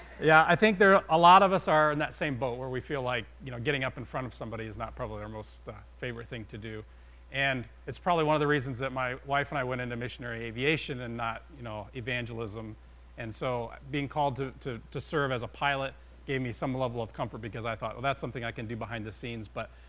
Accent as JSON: {"language": "English", "town": "Wren", "region": "Ohio", "country": "United States", "tie": "born or raised there", "said": "Andy and I are both Crestview grads, so we're here from Van Wert County. And we started on this. Yeah, sorry about that. Can't help where you're born. But my address was Ohio City, though. I'm from Wren, but for whatever reason, my address was Ohio City growing up."}